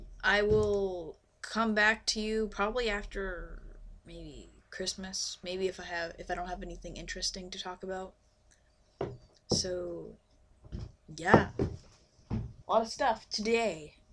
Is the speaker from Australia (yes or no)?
no; Canada; now in Japan; Mine was, I'm 16, and I love your music, and I'm a Canadian, and I'm an exchange student, and yeah.